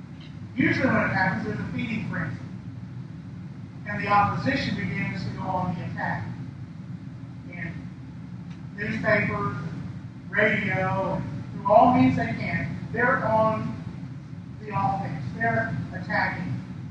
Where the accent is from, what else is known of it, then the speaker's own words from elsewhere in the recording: United States; Now, I am an American and I'm proud of it.